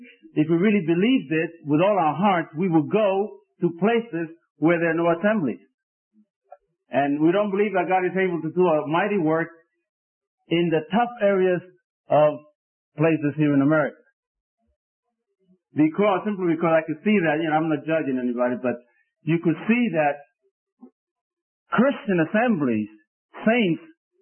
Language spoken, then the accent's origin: English; New York City, New York, United States; I grew up in New York City, and I've been in the assembly ever since I was born, just like my dear brother David.